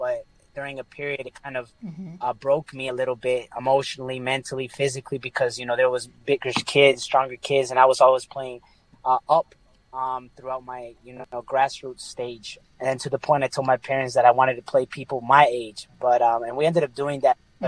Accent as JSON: {"language": "English", "town": "Atlanta", "region": "Georgia", "country": "United States", "tie": "born or raised there", "said": "So my family is from Colombia, my mom's side, and my dad's side is from Mexico, and I grew up in Atlanta, Georgia."}